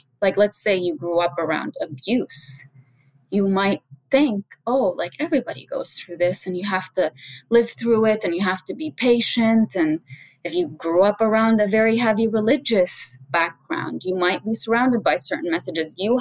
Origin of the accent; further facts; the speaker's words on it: Lebanon; So I reflected on my own life when I was younger, growing up in Lebanon.